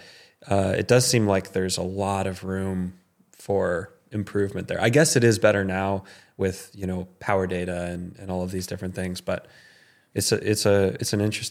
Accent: Texas, United States; I grew up in Central Texas, sea level

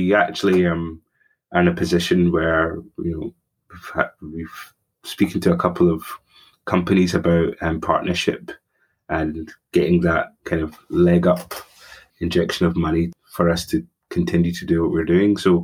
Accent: Scotland, United Kingdom; growing up in Scotland, I did receive racism, and, you know, there was a lack of identity on my part.

